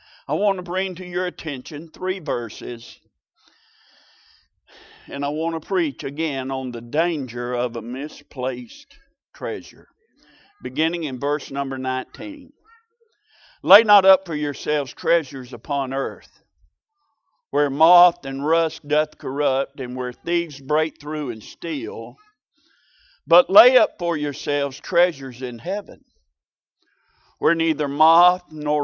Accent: Macon, Georgia, United States; I grew up in Macon, Georgia, on the backside of Macon, Georgia, across the railroad tracks.

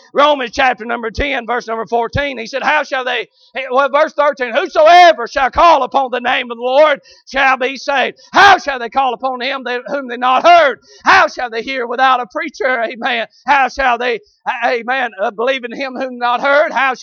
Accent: Tennessee, United States; born there; And so I'm not only Scottish, but I'm a Tennessean. I was born in Tennessee.

